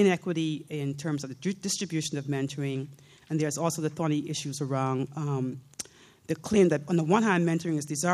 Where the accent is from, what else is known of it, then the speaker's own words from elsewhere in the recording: Bahamas; now in Canada; I'm from the Bahamas originally.